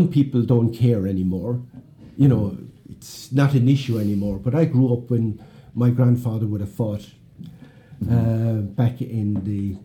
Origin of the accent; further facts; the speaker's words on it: Listowel, Munster, Ireland; In my hometown, in Listowel, there's a witness there.